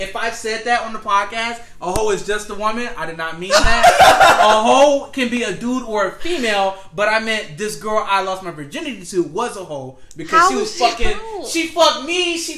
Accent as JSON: {"language": "English", "town": "Detroit", "region": "Michigan", "country": "United States", "tie": "born or raised there", "said": "growing up in Detroit, Michigan"}